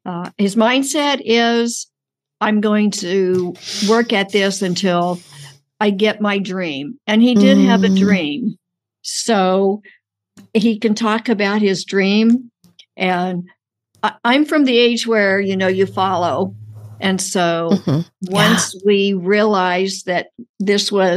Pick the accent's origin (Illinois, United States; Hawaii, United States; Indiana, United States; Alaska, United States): Indiana, United States; I grew up in Indiana. And he grew up in Maryland.